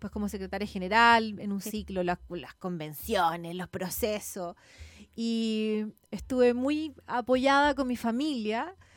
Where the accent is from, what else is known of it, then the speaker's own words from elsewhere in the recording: San Antonio, Valparaíso, Chile; yo soy de San Antonio, soy de la región, fui 12 años parlamentaria, ya candidata a gobernador.